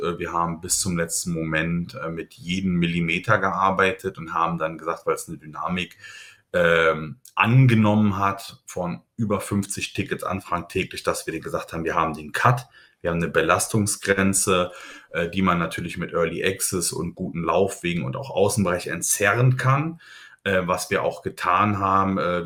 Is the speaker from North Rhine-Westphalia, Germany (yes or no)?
no; Berlin, Germany; Gott sei Dank, als Berliner ist das ein Katzensprung von einer guten Dreiviertelstunde.